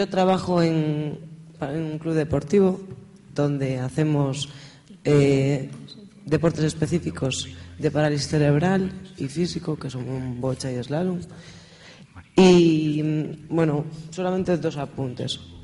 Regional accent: Vigo, Galicia, Spain; yo soy de Vigo, entonces no puedo... decir en Coruña

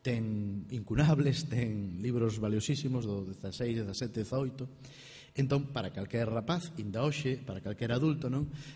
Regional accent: Mondoñedo, Galicia, Spain; porque eu son de Mondoñedo

